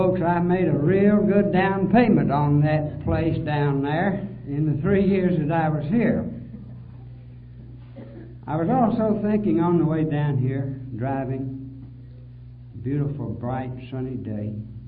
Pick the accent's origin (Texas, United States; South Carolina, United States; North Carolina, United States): North Carolina, United States; Charlotte; I'm an alcoholic from Charlotte.